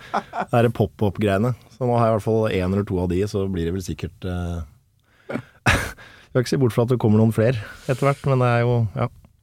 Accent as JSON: {"language": "Norwegian", "town": "Kolbotn", "region": "Akershus", "country": "Norway", "tie": "born or raised there", "said": "Jeg er jo heldig sånn da, som er liksom oppvokst, jeg er fra Kolbotn da."}